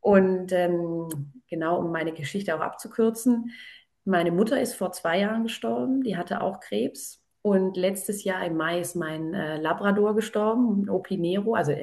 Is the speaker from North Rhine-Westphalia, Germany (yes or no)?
no; Baden-Württemberg, Germany; Also ich bin in Baden-Württemberg groß geworden, da ist quasi, ich bin katholisch erzogen worden